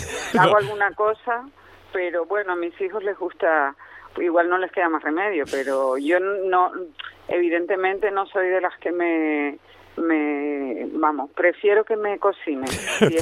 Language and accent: Spanish; Canary Islands, Spain; creo en el autogobierno, y más siendo Canarias, porque nosotros no nos consideran una nacionalidad histórica